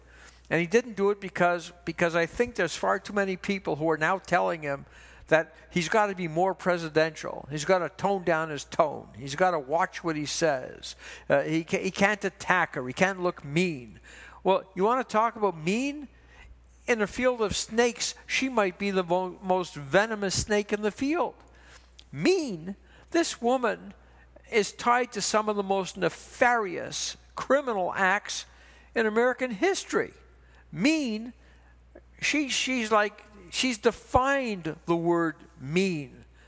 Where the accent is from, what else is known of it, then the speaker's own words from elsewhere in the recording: Canada; Now, as a Canadian, I've got a lot of skin in this game, too.